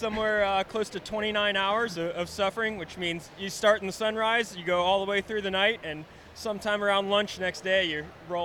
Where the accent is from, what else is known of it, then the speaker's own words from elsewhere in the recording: Ohio, United States; Growing up in Ohio, I went to school in Ohio